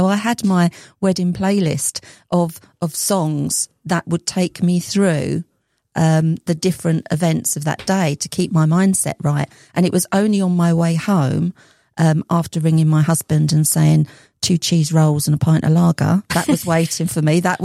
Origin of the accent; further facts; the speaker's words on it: Leyton, London, United Kingdom; born there; I was born in Leighton, East London.